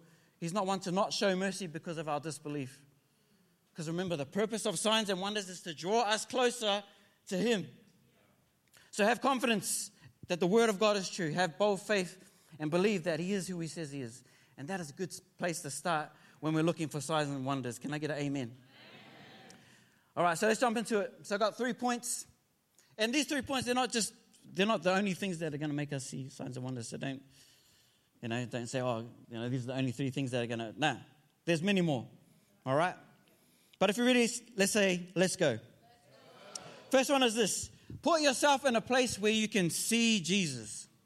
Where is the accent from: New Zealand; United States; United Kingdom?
New Zealand; moved away as an adult; now in Sydney, Australia; In February that year, we moved over from New Zealand. Me and my wife, and at that time, our two-year-old. And $2,500, we moved from New Zealand to start our life here in Sydney.